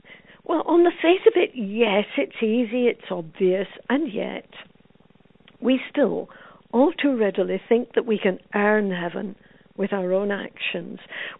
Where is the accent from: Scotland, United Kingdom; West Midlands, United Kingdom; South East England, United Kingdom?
Scotland, United Kingdom; Well, I grew up on the west coast of Scotland, and in summer, on the long, gorgeous sandy beach in my hometown